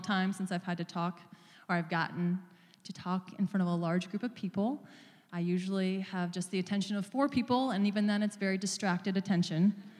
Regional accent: Iowa, United States; they're from Iowa. I'm from Iowa.

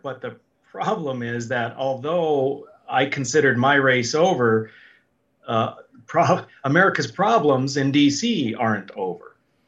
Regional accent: Mandan, North Dakota, United States; now in Bismarck, United States; I'm originally from Mandan, and so grew up here, went to UND for undergrad, med school, and had to go out for further training, but I'm a plastic surgeon. I came back as soon as I was done with all my training, came back to Bismarck

